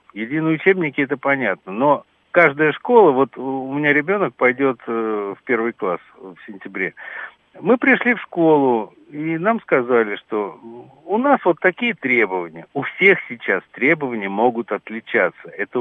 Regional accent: Moscow Oblast, Russia; закончил школу в 84-м, ну, понятно, мы все ходили, я из Подмосковья

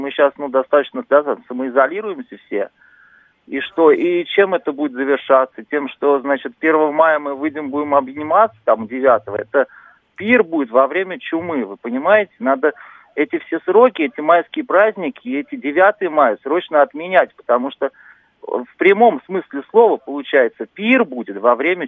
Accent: Moscow, Russia; вот как москвич

